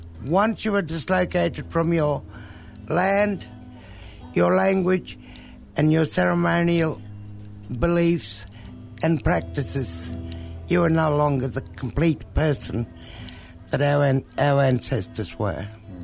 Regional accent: Australia; We are black Australian people with beautiful languages, beautiful ceremonies, and also a beautiful continuing culture that exists in its resilience against all odds.

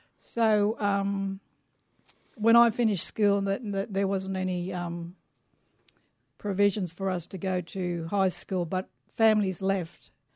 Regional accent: One Mile, Queensland, Australia; I was born there in our little community at One Mile. My mum had me at home.

